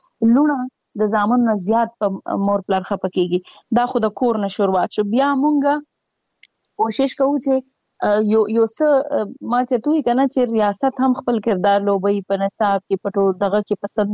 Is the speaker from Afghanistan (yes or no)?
no; Peshawar, Khyber Pakhtunkhwa, Pakistan; لکه د مونږ د پیښور یو ورځ مانځلې و